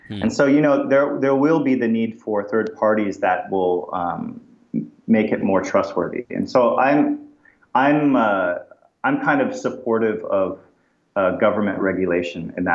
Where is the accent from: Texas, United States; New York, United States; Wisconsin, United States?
New York, United States; I'm from New York, but I adopted California.